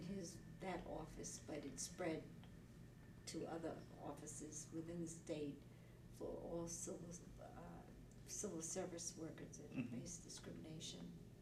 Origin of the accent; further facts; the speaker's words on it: New York City, New York, United States; I was born in the Bronx.